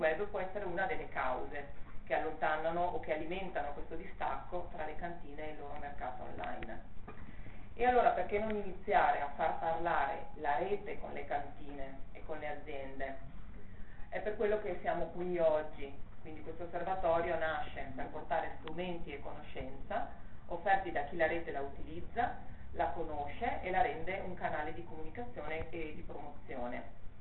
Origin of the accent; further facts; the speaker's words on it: Veneto, Italy; born there; visto che sono nata in Valpolicella, una terra dove il vino è un protagonista assoluto